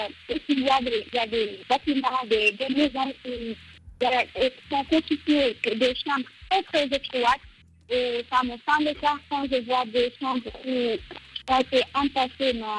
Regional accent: Saint-Louis, Senegal; j'aimerais un peu parler de la ville de Saint-Louis, c'est ma ville natale.

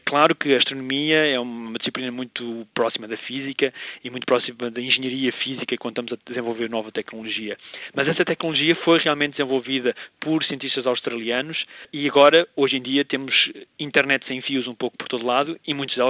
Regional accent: Portugal; como portugueses, estamos muito habituados a isso.

